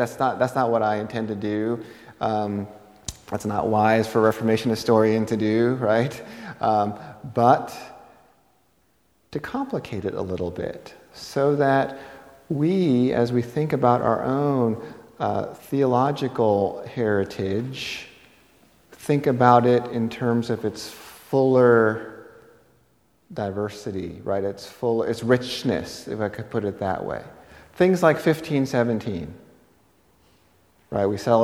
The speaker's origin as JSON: {"language": "English", "town": "New York City", "region": "New York", "country": "United States", "tie": "born or raised there", "said": "I grew up in New York City."}